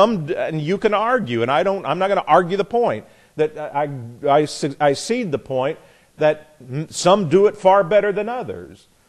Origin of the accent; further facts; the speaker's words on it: Jefferson, Indiana, United States; I grew up in Jefferson, Indiana, town of about 200, 250 people.